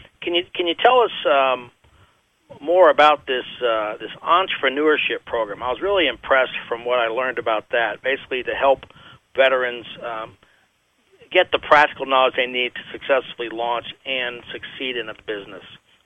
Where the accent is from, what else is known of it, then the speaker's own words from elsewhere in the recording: Florida, United States; I know I'm a native Floridian, very proud of my home state.